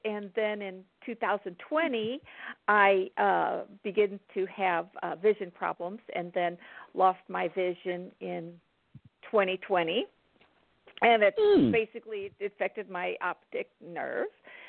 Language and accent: English; Missouri, United States; As mentioned, I live in Missouri, in Imperial, Missouri, which is just a little south of St. Louis. Born and raised in Missouri and St. Louis County